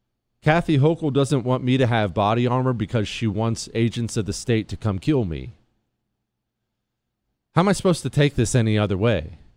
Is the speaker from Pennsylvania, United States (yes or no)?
no; Ohio, United States; When I drive through the Rust Belt, you know, I grew up in Ohio